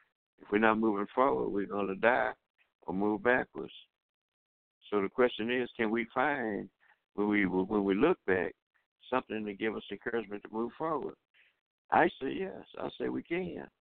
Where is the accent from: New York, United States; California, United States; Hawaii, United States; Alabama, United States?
Alabama, United States; Tuskegee; when I was growing up in Tuskegee, Alabama, pretty much on the campus of the Tuskegee Institute